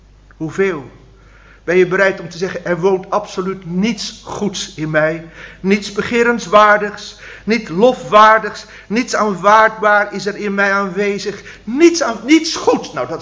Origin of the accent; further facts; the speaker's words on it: Drenthe, Netherlands; Kan ik het helpen? Ik kom uit Drenthe.